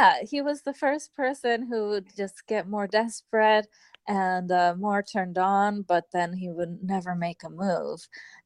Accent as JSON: {"language": "English", "country": "Japan", "tie": "born or raised there", "said": "Yes, I grew up in Japan."}